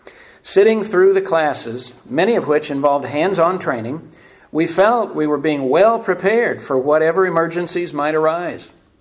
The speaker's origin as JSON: {"language": "English", "region": "Missouri", "country": "United States", "tie": "born or raised there", "said": "if I can use an old Southern Missouri expression from growing up in the Ozarks."}